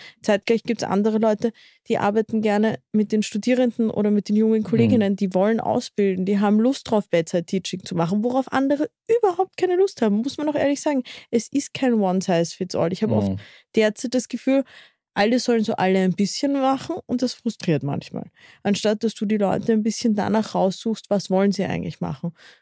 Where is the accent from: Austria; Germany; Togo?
Austria; Vienna; ich bin in Wien geboren und aufgewachsen